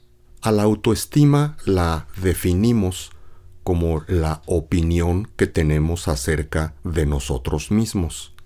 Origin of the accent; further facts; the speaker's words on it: Mexico; nosotros como mexicanos nos han enseñado que somos el producto de una conquista